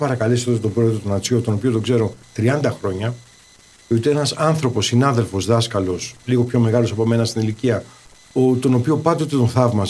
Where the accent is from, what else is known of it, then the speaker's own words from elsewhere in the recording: Germany; μεγάλωσα στη Γερμανία. Αυτό είναι το παρελθόν.